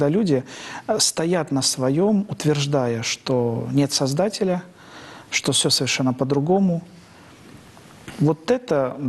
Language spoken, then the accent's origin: Russian; Far East, Russia; born there; вот то, что я родом оттуда, оно меня связывает до сих пор, потому что я родился на Дальнем Востоке.